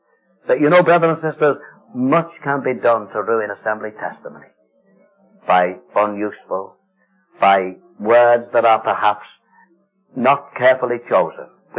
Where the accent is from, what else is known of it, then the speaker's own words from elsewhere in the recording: Liverpool, North West England, United Kingdom; in the little Assembly I was brought up in Liverpool